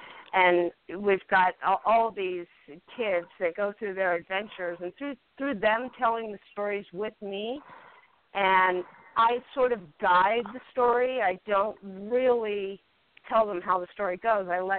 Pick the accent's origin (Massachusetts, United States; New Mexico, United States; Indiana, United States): New Mexico, United States; Santa Fe; My hometown is Santa Fe, New Mexico.